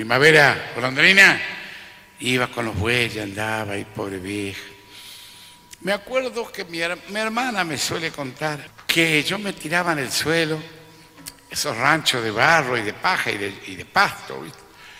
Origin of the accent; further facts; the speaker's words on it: Intiyaco, Santa Fe, Argentina; born there; yo, como les dije, nací en el Chaco, en el monte, Chaco santafesino, la zona de Intillaco, Guasuncho